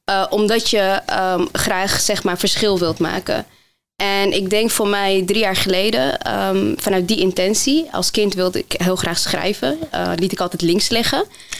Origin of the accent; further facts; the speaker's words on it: Netherlands; also born or lived in Morocco; Ik ben geboren in Marokko. Laat me daar even mee starten.